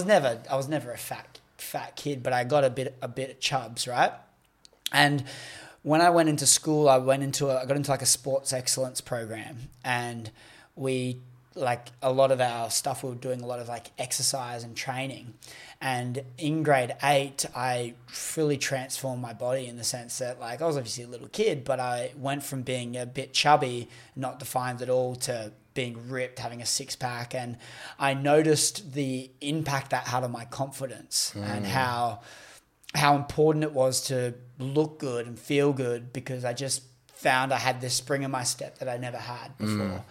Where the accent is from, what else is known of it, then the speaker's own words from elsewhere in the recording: Ashmore, Queensland, Australia; So then I went to Ashmore State School on the Gold Coast. I grew up in Ashmore, and I was only there for one term.